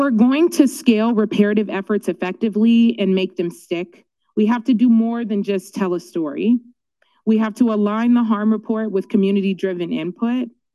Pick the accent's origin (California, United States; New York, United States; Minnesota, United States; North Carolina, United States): California, United States; Oakland; I am a Black woman. I am from Oakland, so I am an Alameda County resident.